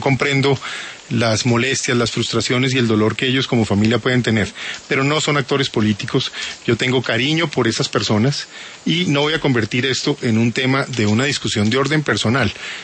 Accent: Colombia; a mí y a muchos colombianos

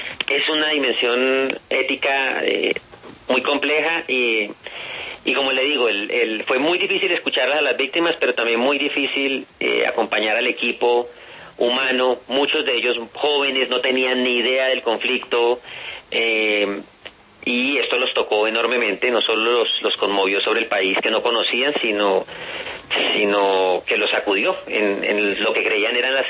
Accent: Colombia; Yo soy sociólogo y soy un colombiano profundamente conmovido y dolido por la guerra

